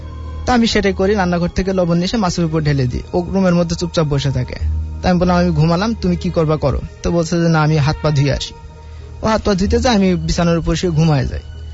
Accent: Kushtia, Khulna Division, Bangladesh; now in Dhaka, Bangladesh; আমি খিলক্ষেত থেকে আসছি, আমার গ্রামের বাড়ি কুষ্টিয়া।

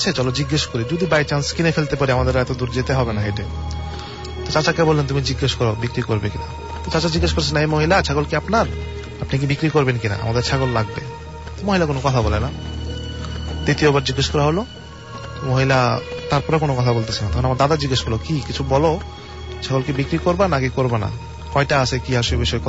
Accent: Bajitpur, Dhaka Division, Bangladesh; ঘটনাগুলো সবগুলো ঘটেছে আমার দেশের বাড়িতে কিশোরগঞ্জে, বাজিতপুর থানা।

